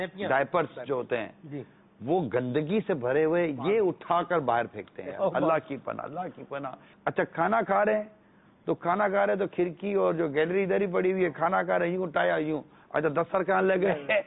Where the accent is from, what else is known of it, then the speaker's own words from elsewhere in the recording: Pakistan; میں پاکستانی ہوں